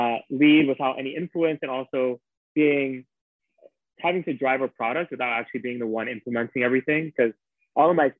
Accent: Brooklyn, New York, United States; I grew up in Brooklyn, New York, and from a young age, I was like really interested in entrepreneurship and technology.

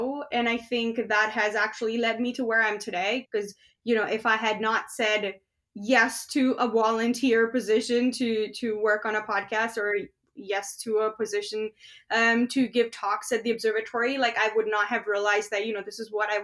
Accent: India; now in Canada; so I'm from India originally, they didn't really have very many places where you could do your bachelor's in astronomy. So I ended up, deciding to move away from my home country

